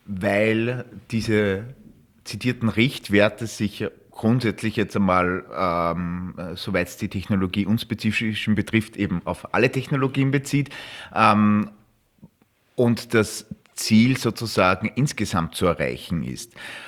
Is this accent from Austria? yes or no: yes; Upper Austria, Austria; dieses Beispiel aus meinem Heimatbundesland und deinem Heimatbundesland, Oberösterreich, ist jetzt keine Best Practice natürlich